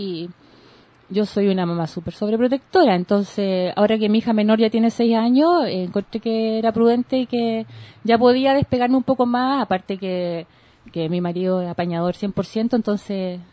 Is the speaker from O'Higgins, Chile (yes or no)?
yes; Rancagua, O'Higgins, Chile; mi papá estaba en Santiago, nosotros somos de Rancagua, nací en Rancagua